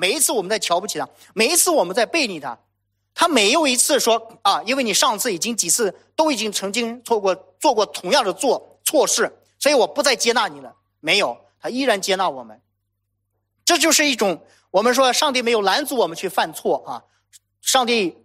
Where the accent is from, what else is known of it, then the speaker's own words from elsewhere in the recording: China; 再加上我们中国人哈，咱们都是中国人，有这种三纲五常的这个思想